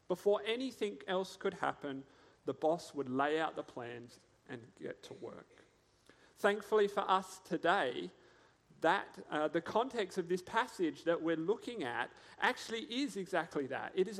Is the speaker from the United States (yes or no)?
no; Coober Pedy, South Australia, Australia; For myself, growing up in Cooper Pedy, one of the things that I loved to do was build things. We had sadly nothing else to do in Cooper Pedy